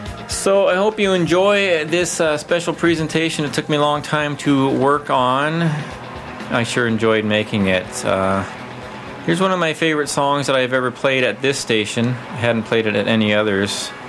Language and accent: English; Tacoma, Washington, United States; also born or lived in Gig Harbor; as growing up in Washington State, particularly in Tacoma and Gig Harbor areas of Washington State